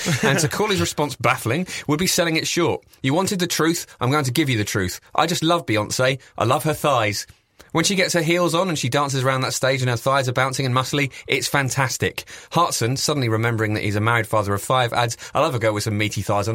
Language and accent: English; Peterborough, East of England, United Kingdom; but my hometown Peterborough United once had Iron Mike Tyson after his week-long holiday to Peterborough in 2010.